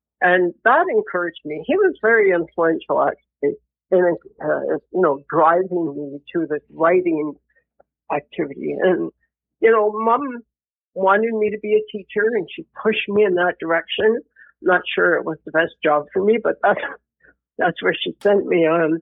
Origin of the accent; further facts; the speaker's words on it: Quebec, Canada; growing up in Quebec at that time in the 60s.